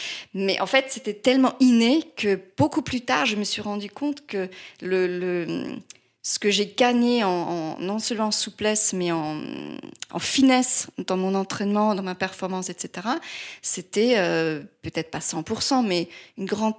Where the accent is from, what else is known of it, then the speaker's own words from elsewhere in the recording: Vienna, Austria; French is a second language; also born or lived in New York; now in Paris, France; En fait, j'étais à New York pendant 13 ans. J'ai grandi à Vienne, Autriche, je suis viennoise, et c'est là où j'ai commencé ma carrière ou mon entraînement de danseuse, d'abord classique et aussi comédie musicale.